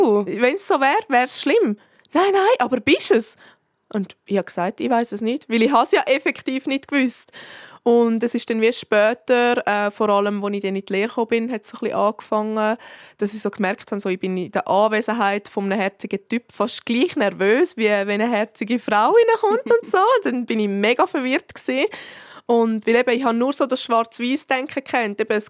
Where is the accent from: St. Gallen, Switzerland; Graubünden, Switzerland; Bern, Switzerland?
Graubünden, Switzerland; now in Zurich, Switzerland; würde ich mich überhaupt noch als Bündnerin bezeichnen? I don't know. Das ist das andere. Fair. Ich sage mal, meine Wurzeln sind da auf jeden Fall, das kann ich nicht lügen. Aber in Zürich fühle ich mich einfach schon viel freier und wohler.